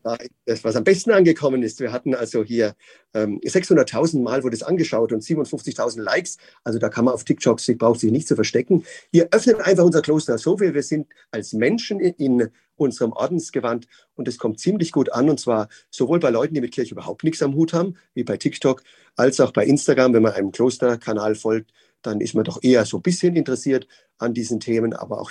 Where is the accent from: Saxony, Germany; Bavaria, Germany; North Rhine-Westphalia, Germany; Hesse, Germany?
Bavaria, Germany; Würzburg; Ich bin gebürtiger Würzburger, bin aufgewachsen als Oberministrant in der Pfarrei und wollte Priester werden.